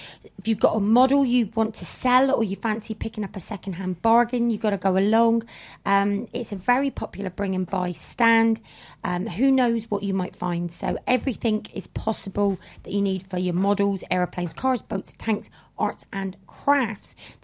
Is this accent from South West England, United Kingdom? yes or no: yes; Plymouth, South West England, United Kingdom; Because I'm from Plymouth in Devon, we don't...